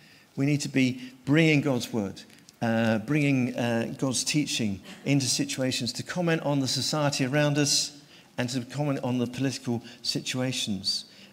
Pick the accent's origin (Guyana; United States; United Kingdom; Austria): United Kingdom; You know, I'm British, and I'm proud of it.